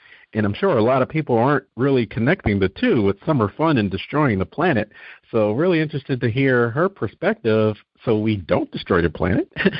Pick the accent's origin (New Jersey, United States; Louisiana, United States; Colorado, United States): New Jersey, United States; now in Atlanta, United States; So it's kind of odd because I grew up in New Jersey, and school in New Jersey, it was, you know, historically farmland.